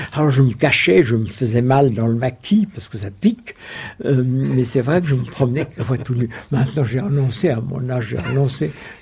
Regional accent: Germany; quand je vous parle de mon enfance en Allemagne

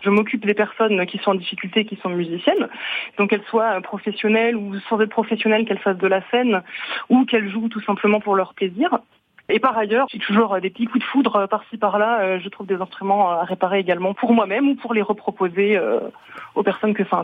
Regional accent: Grand Est, France; moi je viens d'Alsace

